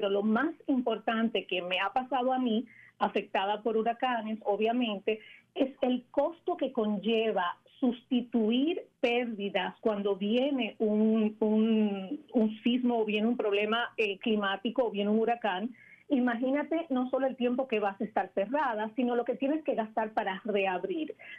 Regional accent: Dominican Republic; now in United States; y yo como dominicana he crecido con huracanes

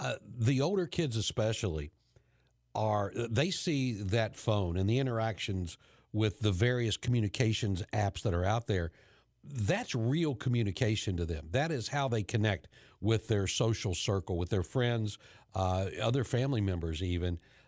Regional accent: West Virginia, United States; I'm originally from West Virginia. I go back to the home state a couple of times a year to see family and friends.

